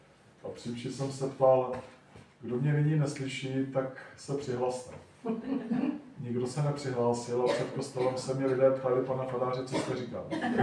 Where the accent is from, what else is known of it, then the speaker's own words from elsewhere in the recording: Velké Meziříčí, Vysočina Region, Czechia; Původem jsem z nedaleka, z Velkého Meziříčí.